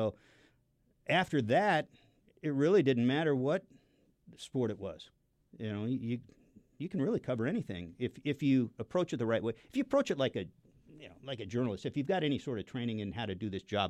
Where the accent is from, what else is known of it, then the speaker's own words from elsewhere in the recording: Seattle, Washington, United States; I grew up in the Seattle area.